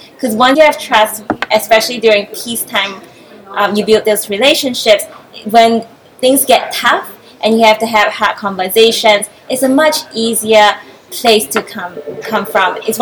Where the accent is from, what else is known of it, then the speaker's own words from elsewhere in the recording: Malaysia; I'm from Malaysia